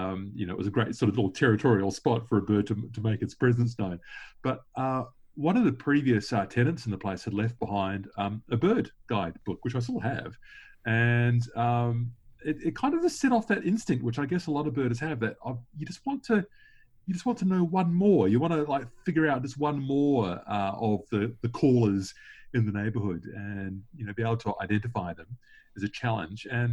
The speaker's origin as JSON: {"language": "English", "country": "New Zealand", "moved": "as an adult", "lives_now": "Australia", "said": "I relocated from New Zealand to Australia about 10 years ago and had to sort of restart everything then"}